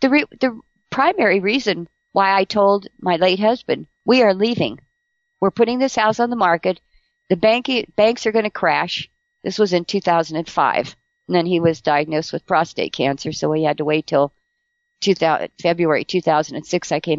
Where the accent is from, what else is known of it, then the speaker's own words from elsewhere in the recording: California, United States; I was born and raised in California.